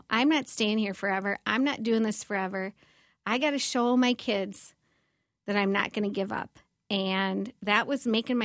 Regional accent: Minnesota, United States; accent: Minnesota; One thing they loved about me, which is so annoying, was my Minnesota accent.

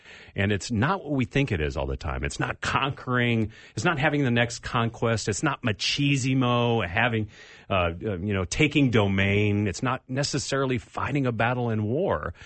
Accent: California, United States; So, you know, I grew up in California where, you know, every once in a while you would see a tree with multiple fruits on it.

